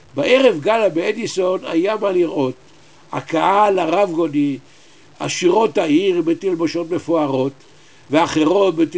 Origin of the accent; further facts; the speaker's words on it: Jerusalem, Jerusalem District, Israel; born there; בעיר הולדתי ירושלים